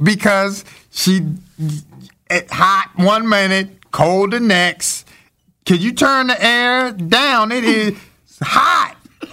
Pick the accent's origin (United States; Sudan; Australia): United States; Baltimore, Maryland; Well, I'm from Baltimore, too, okay?